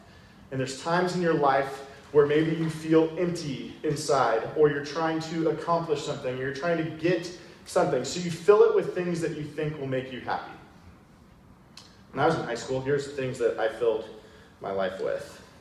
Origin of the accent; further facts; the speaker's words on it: San Diego, California, United States; now in Arizona, United States; I have lived in Arizona for a couple of years. I'm originally from San Diego, which I kind of did that backwards.